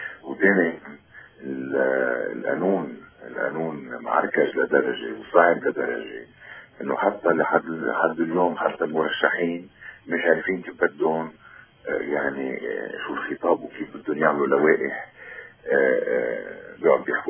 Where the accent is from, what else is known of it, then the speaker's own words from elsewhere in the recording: Lebanon; إيه أكيد رحت أنا رحت كمواطن لبناني